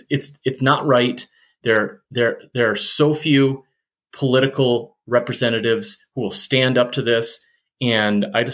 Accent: Michigan, United States; So I grew up in the Western Michigan area, and I grew up in a normal family.

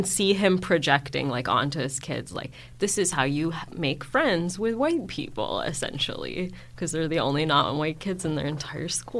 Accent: Singapore; first language English; also born or lived in Chennai, India; I'm from Chennai. And I grew up in Singapore, and I, like, have been to university in America.

